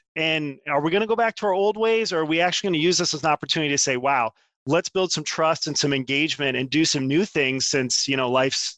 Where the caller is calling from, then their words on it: Midwest, United States; I'm calling from the Midwest.